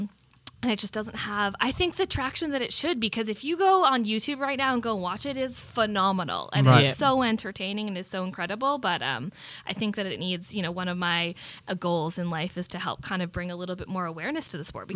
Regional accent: Canada; born there; Canada, okay? I was born in Canada.

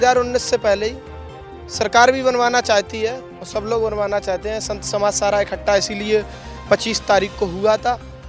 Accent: Etawah, Uttar Pradesh, India; हम इटावा से।

